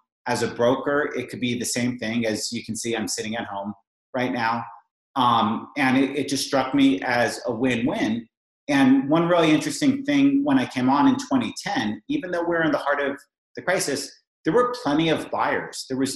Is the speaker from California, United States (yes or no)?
yes; California, United States; I grew up in Silicon Valley, and I had the entrepreneurial itch.